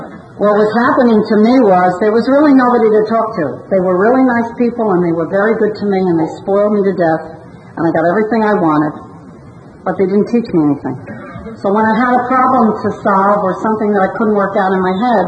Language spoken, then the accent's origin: English; Brooklyn, New York, United States; I grew up in Brooklyn. That was the problem to start.